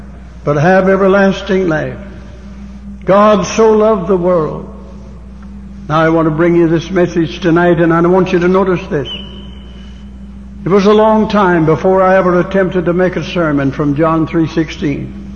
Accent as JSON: {"language": "English", "town": "Big Hurricane Creek", "region": "West Virginia", "country": "United States", "tie": "born or raised there", "said": "I was born and reared on Big Hurricane Creek and baptized by a nephew of Devil Ann's Hatfield."}